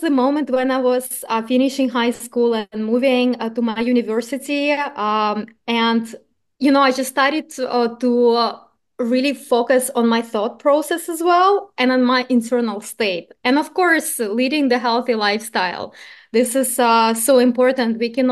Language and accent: English; Crimea, Ukraine; originally, as you said, I was born and raised in Crimea in a medical family.